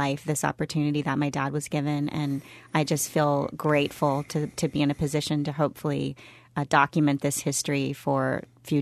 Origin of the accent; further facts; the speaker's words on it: Minnesota, United States; appreciate Michigan State and literally the state of Michigan in ways that maybe I had taken for granted growing up in Minnesota.